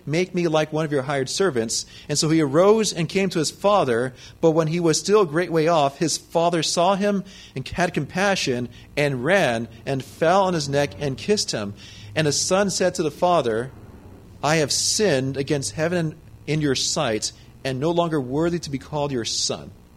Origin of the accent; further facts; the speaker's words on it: Loma Linda, California, United States; Am I an Adventist because I'm from Loma Linda?